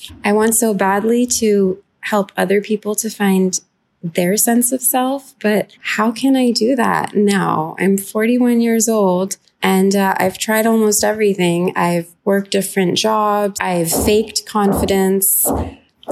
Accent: New York, United States; also born or lived in Lahore, Pakistan / Austin, Texas / London, England; I am a Pakistani and an American. I am a writer and a teacher, and I have lived all over the place. I grew up in New York, also in Lahore, Pakistan

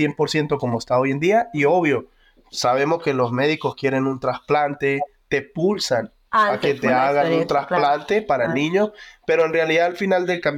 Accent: Venezuela; vengo de Venezuela, donde mayoritariamente mis tíos o familiares son médicos

